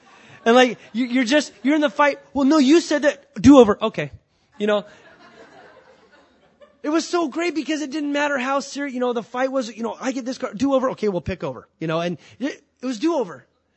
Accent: California, United States; moved away as an adult; As many of you guys know, I grew up down in Southern California for most of my life till I was about 18.

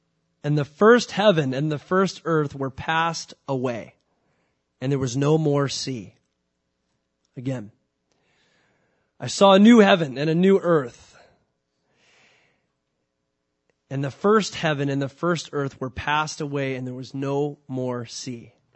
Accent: California, United States; moved away as an adult; As many of you guys know, I grew up down in Southern California for most of my life till I was about 18.

